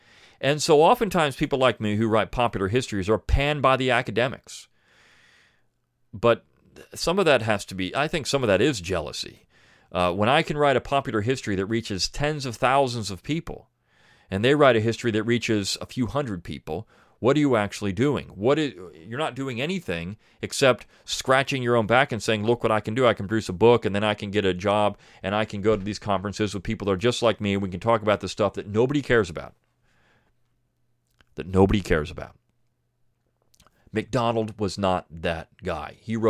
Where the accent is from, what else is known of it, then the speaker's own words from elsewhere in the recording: the South, United States; I'm a Southerner.